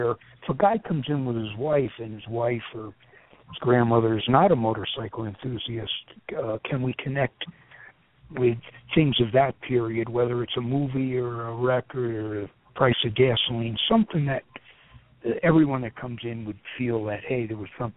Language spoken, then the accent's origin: English; New Windsor, New York, United States; I think this is where we, you know, my dad or myself grew up. We're from New Windsor, Newburgh, this area.